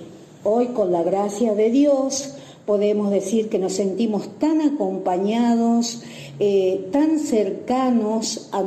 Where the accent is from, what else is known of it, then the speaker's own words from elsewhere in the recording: San Salvador de Jujuy, Jujuy, Argentina; de San Salvador de Jujuy.